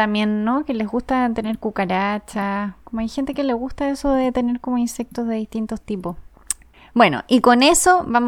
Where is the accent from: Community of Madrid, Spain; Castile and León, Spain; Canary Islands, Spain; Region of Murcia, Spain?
Community of Madrid, Spain; Madrid; Cuando era chica en Madrid, una amiga mía vivía en un lugar